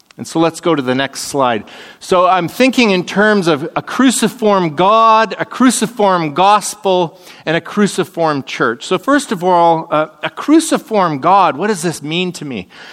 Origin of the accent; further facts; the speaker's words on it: Canada; I was telling him, you know, I come from Canada